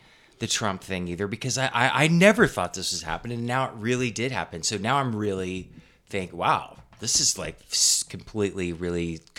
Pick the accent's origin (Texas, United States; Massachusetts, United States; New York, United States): Texas, United States; I have a sister. I'm from Texas.